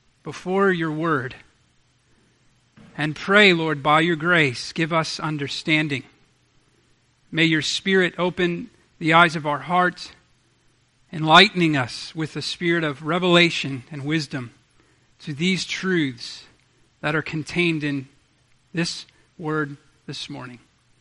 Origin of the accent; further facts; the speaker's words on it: St. Louis, Missouri, United States; the church I grew up in St. Louis